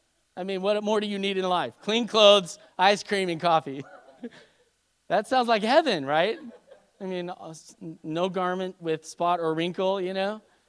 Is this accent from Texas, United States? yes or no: yes; Dalhart, Texas, United States; well, we come from Dalhart, Texas. We pastor a church.